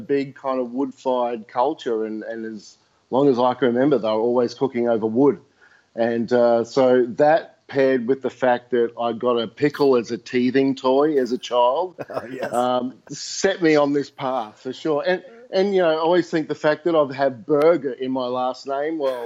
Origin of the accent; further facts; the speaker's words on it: Brisbane, Queensland, Australia; born there; Yeah, so I was born in Brisbane. My folks came out in 1968 from the Czech Republic.